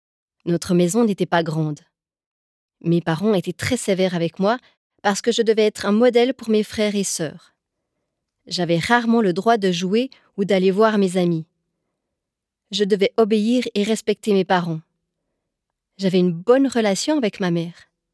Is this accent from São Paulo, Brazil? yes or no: no; Fortaleza, Ceará, Brazil; now in Lausanne, Switzerland; j'ai 32 ans et je vis depuis 12 ans à Lausanne. Je suis mariée et j'ai 3 enfants. J'ai grandi près de Fortaleza avec 4 sœurs et 2 frères.